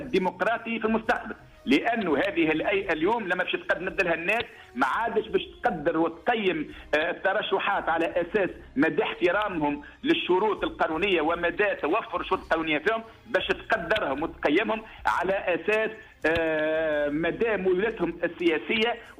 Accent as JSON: {"language": "Arabic", "country": "Tunisia", "said": "أنا مواطن تونسي"}